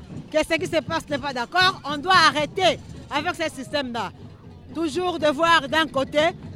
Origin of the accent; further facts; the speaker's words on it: DR Congo; paysanne, je viens de la RD Congo